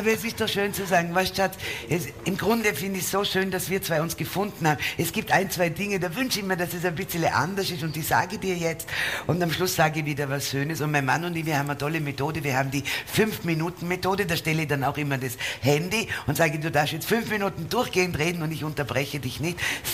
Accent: Vorarlberg, Austria; Gott sei Dank bin ich Vorarlbergerin, stellt sich vor, ich sage euch das auf Wienerisch

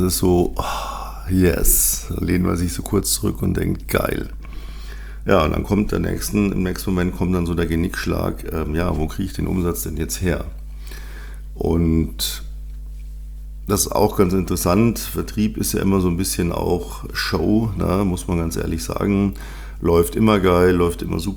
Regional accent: Munich, Bavaria, Germany; Also wenn ich unterwegs bin, da kommt dann der gebürtige Münchner bei mir durch.

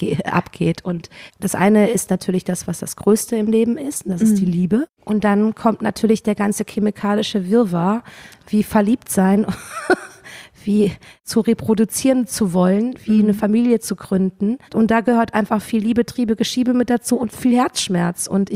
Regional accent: Cologne, North Rhine-Westphalia, Germany; ich komme ja aus Köln

